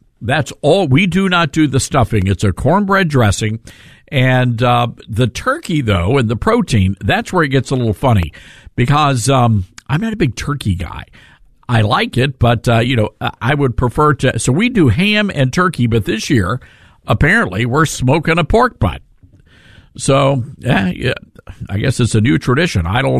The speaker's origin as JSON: {"language": "English", "region": "the South", "country": "United States", "tie": "born or raised there", "said": "You know, growing up in the South, it's, you know, I had never been exposed to things like stuffing or, you know, the chestnut dressing or whatever that kind of stuff is."}